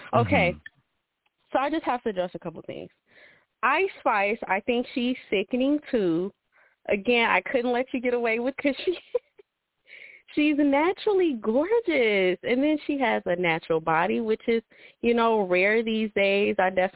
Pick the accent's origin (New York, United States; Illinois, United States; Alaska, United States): Illinois, United States; Chicago; I call a lot, but I'm from Chicago, and O'Hare is really not for none.